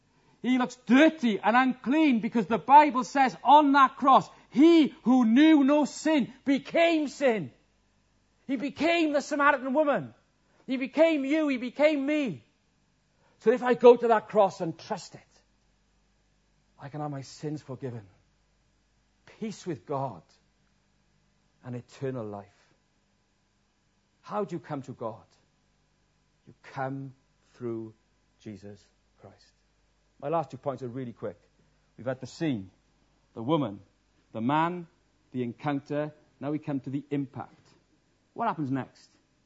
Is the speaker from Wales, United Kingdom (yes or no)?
yes; Wales, United Kingdom; I'm a Welshman and did that.